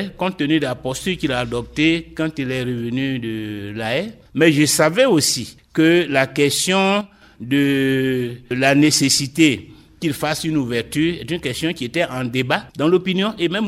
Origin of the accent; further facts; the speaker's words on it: Côte d’Ivoire; moi, personnellement, en tant qu'Ivoirien, en tant qu'homme politique qui veut faire avancer le pays